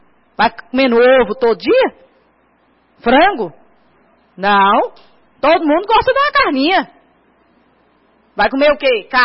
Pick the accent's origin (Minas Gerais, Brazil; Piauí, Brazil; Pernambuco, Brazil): Minas Gerais, Brazil; Vergonhoso para nós que somos mineiros passar uma situação dessa.